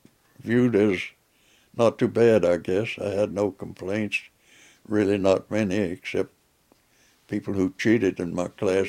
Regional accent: Alaska, United States; I was from Alaska, so I must have been the ultimate Yankee.

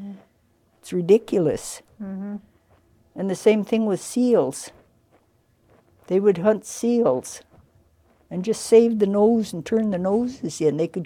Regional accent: Seattle, Washington, United States; born there; now in Seldovia, United States; and I was born in Seattle.

